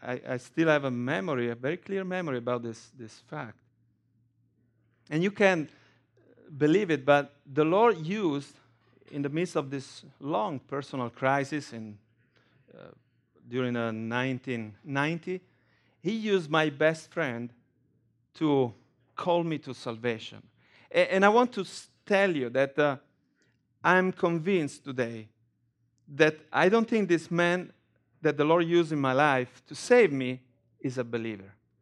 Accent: Rome, Lazio, Italy; English is a second language; I was born and raised in Rome, and I was one of those people who did not really care about God.

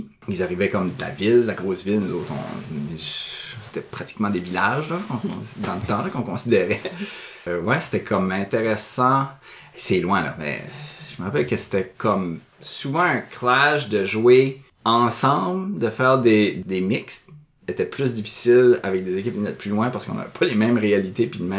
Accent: Shippagan, New Brunswick, Canada; Moi, je venais de la Mecque, je venais de Chipagan.

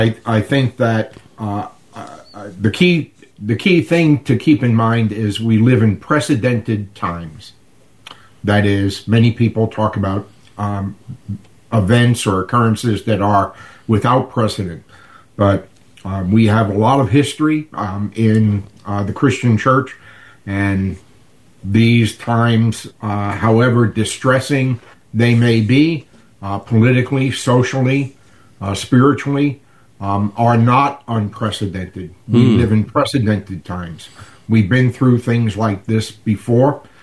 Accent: New York City, New York, United States; now in New Rochelle, United States; actually live in New Rochelle, which is just over the border from the Bronx. It's adjacent to the Bronx. But I grew up in New York City, and I pastor in New York City.

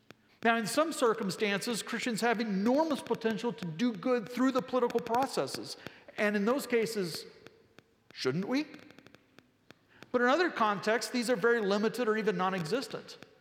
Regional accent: United States; I'm an American. I'm profoundly grateful for that privilege. I rejoice in our freedoms.

